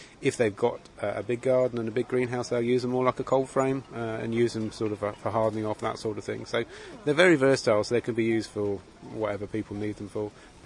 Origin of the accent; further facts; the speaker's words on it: Northampton, East Midlands, United Kingdom; We're from Northampton.